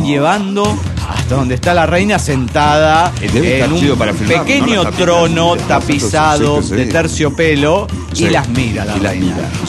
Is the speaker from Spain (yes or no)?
no; Mexico City, Mexico; del DF mexicano.